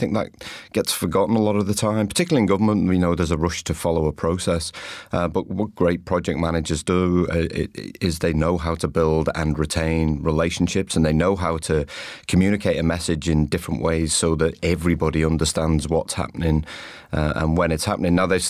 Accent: Liverpool, North West England, United Kingdom; I'm from a part of the UK, I'm from Liverpool

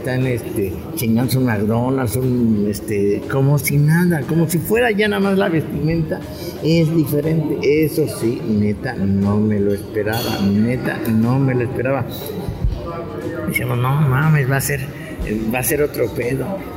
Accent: Mexico; nosotros también, como mexicanos, si nos ponemos también exigentes

